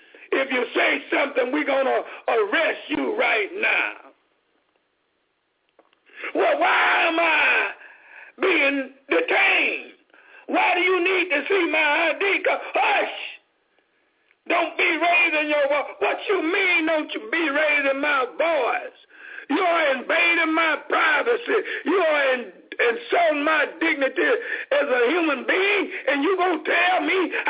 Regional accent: Southern United States, United States; I grew up in Jim Crow South from 1948 to roughly 1966

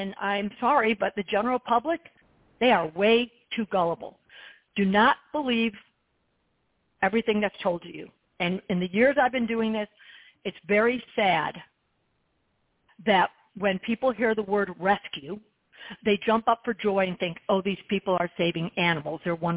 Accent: Buffalo, New York, United States; also born or lived in South Florida; now in North Georgia, United States; I live in North Georgia, still own a home in Florida, South Florida. And I grew up in Buffalo, New York, and one of my friends from kindergarten, and I'm 60 years old.

